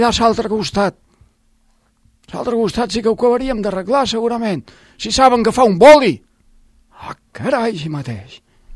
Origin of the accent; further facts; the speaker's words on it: Sant Ferran de ses Roques, Balearic Islands, Spain; Això és a Formentera, Sant Fernando, un poble petit i lleig, però jo crit d'allí.